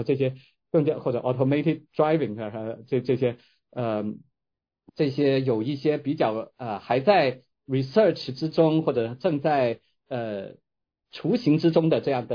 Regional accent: China; moved away as an adult; now in United States; 我自己是在中国长大和读高中，就是小学中小学然后来美国读大学的

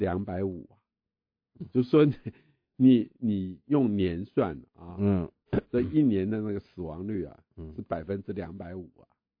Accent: China; 想当年你毒害我们中国人

